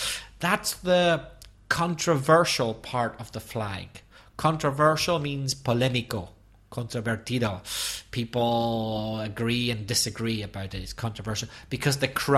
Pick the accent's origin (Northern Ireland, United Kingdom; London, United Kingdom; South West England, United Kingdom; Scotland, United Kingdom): Northern Ireland, United Kingdom; Well, first of all, I'm from Northern Ireland, so I do know the flag of Northern Ireland.